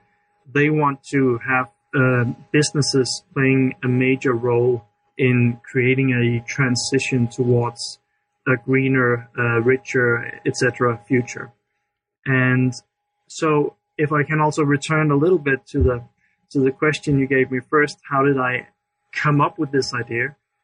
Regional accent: Denmark; I'm from Denmark.

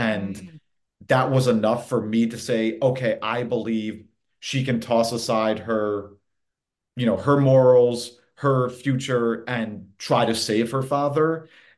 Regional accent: Manhattan, New York, United States; I grew up reading it. I grew up in Manhattan, and there was a paper on the breakfast table every morning.

